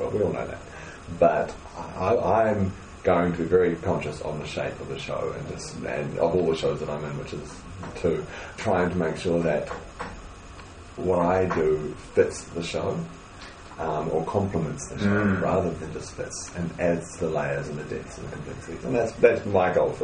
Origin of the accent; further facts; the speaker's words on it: New Zealand; accent: Kiwi; I'm the Kiwi accent.